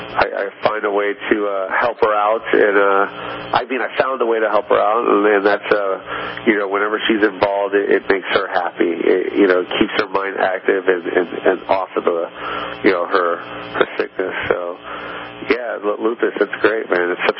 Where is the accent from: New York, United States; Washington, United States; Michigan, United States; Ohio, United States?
Washington, United States; Seattle; I shot that in Seattle, Washington. That's my hometown. So my third special, I was like, I got to go home with this one. You know, I want to see my friends. I want to represent Seattle where I grew up